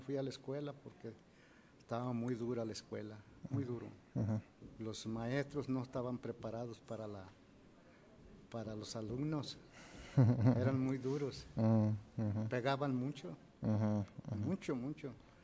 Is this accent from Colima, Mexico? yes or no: no; Zacualco de Torres, Jalisco, Mexico; now in United States; Pues estaba yo en mi pueblo, en Zacualco de Torres, Jalisco.